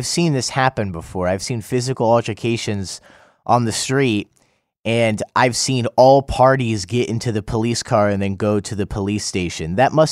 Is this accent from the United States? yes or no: yes; United States; now in South Korea; I'm from the United States, where I wouldn't be looking for a public apology from a company if they did something wrong.